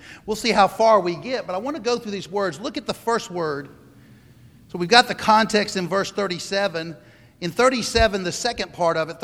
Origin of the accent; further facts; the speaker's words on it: South Carolina, United States; And I say that because I grew up in South Carolina where there's a bunch of Davids.